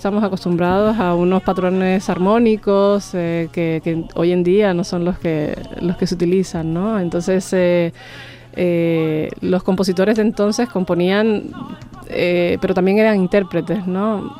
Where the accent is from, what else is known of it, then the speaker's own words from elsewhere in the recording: Cuba; yo vengo de Cuba